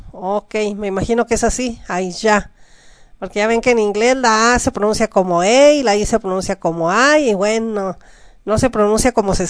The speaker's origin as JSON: {"language": "Spanish", "country": "Mexico", "said": "en casa como somos mexicanos, pues en español, tal cual."}